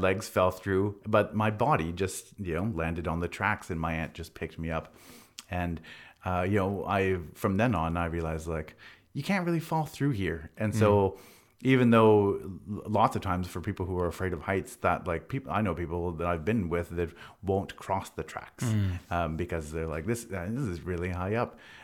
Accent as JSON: {"language": "English", "town": "Victoria", "region": "British Columbia", "country": "Canada", "tie": "born or raised there", "also_born_or_lived": "England", "said": "I was born in Victoria. I grew up here. I lived here until I moved to England for a little while in my early 20s."}